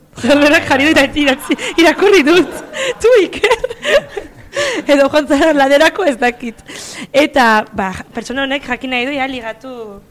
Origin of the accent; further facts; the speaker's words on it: Pamplona, Navarre, Spain; Txantrakoa naiz, bai, bueno, txantrakoa naiz